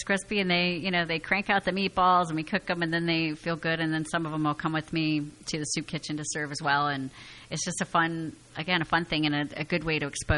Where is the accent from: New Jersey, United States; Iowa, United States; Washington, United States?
Iowa, United States; I use this company called Cookbook Specialists out of Iowa, because I grew up in Iowa, so I was happy to support my hometown team.